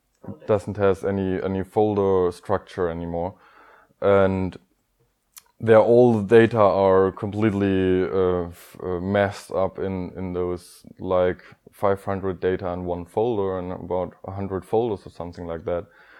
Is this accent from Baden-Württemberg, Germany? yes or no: yes; Stuttgart, Baden-Württemberg, Germany; English is a second language; I'm from Stuttgart, Germany.